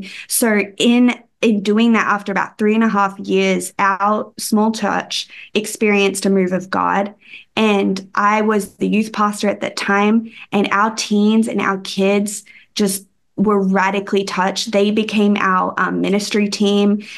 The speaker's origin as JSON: {"language": "English", "region": "Queensland", "country": "Australia", "tie": "born or raised there", "said": "So I am from Australia. If you can't tell by my accent, some people can say that they don't hear it anymore, that don't really sound Australian, but I'm Australian. I grew up in Australia on the Sunshine Coast of Australia."}